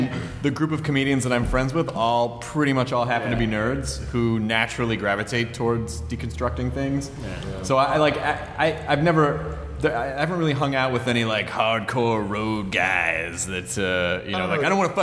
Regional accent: Memphis, Tennessee, United States; I've never done comedy in my hometown.

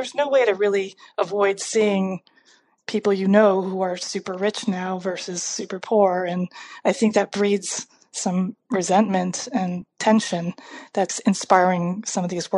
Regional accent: United States; growing up in America, you just didn't hear much about Korea. Everyone always used to ask me, are you Chinese or Japanese? Korea wasn't really on the map at all.

